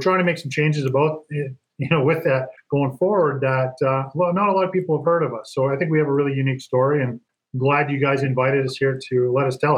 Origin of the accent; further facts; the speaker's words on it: Calgary, Alberta, Canada; I grew up in Calgary. My only escape really was to go to university in Lethbridge for 4 years to get away.